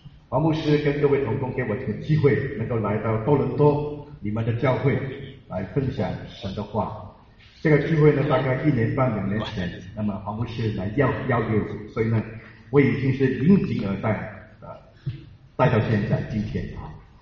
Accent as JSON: {"language": "Chinese", "country": "Hong Kong", "tie": "born or raised there", "said": "我本身呢，我香港出生长大，我父母是广东潮州人，"}